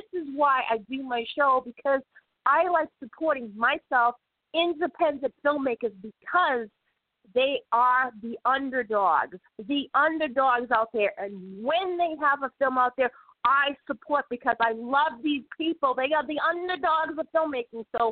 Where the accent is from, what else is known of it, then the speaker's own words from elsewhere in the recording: Boston, Massachusetts, United States; accent: Bostonian; I hope it, forgive my accent, Bostonian accent